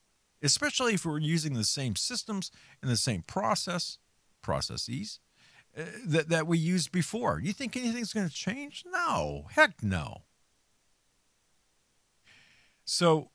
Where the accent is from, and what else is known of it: Pennsylvania, United States; born or raised there